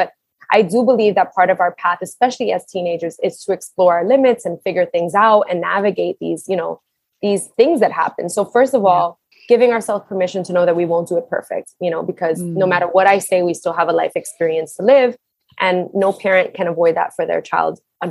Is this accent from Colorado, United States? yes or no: no; Brooklyn, New York, United States; I grew up in Brooklyn and at the time I was living in Queens.